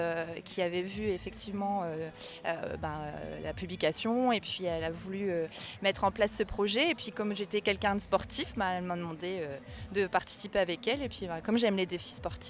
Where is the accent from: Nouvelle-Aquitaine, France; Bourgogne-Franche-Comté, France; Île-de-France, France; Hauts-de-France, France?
Hauts-de-France, France; Du nord de la France, près de Béthune.